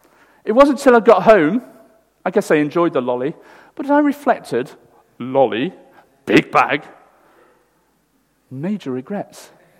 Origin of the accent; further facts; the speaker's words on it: Derby, East Midlands, United Kingdom; It was a full-on day growing up in Derby.